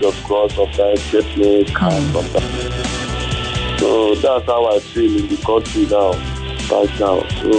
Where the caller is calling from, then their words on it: Lagos, Nigeria; I'm calling from Lagos.